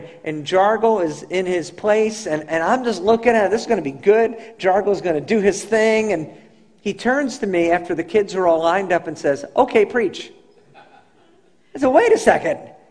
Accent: United States; I'm from the United States. They're from Mongolia.

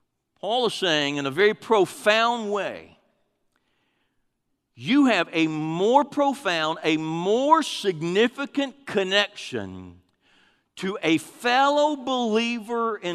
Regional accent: United States; I'm a Christian first. I'm an American second.

